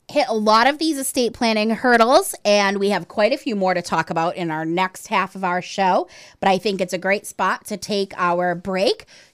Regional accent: Abington, Massachusetts, United States; now in Carver, United States; So I was born and lived in Carver until I was 10, and then moved to Abington, and that's where I kind of consider them from in the sense of high school and whatnot. But now we have gone full circle, and I'm living back in Carver

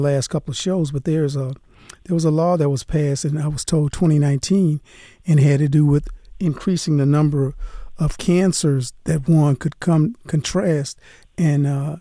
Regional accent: New Orleans, Louisiana, United States; the great state of Louisiana and my home state down there in New Orleans.

